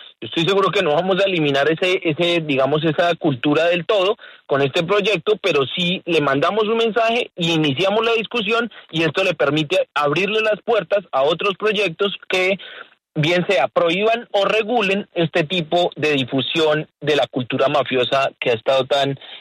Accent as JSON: {"language": "Spanish", "country": "Colombia", "said": "cada vez que digamos en el exterior que somos colombianos"}